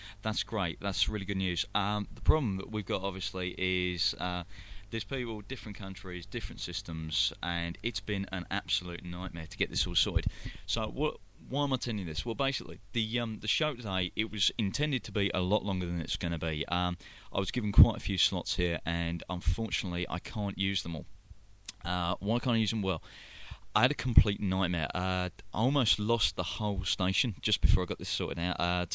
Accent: London, United Kingdom; accent: very heavy London accent; I'm English, I'm a Londoner, born and bred, and I've got a very, very heavy accent.

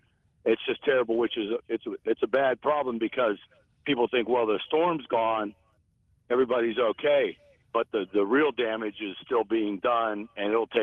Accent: Youngstown, Ohio, United States; I grew up in Youngstown, only an hour from Cleveland

